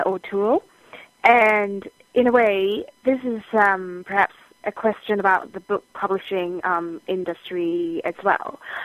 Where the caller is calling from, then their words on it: South West England, United Kingdom; from Wiltshire